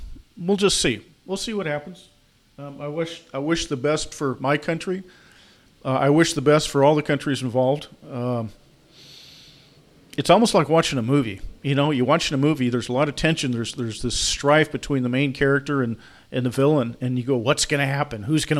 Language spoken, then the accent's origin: English; United States; I am an American. I do live in America.